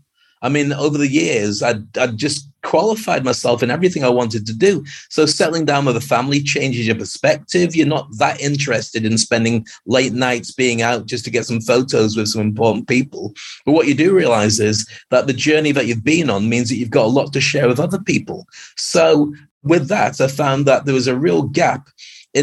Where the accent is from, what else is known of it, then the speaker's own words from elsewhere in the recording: United Kingdom; now in Dubai, United Arab Emirates; Well, I've been in Dubai for 30 years. I'm a Brit.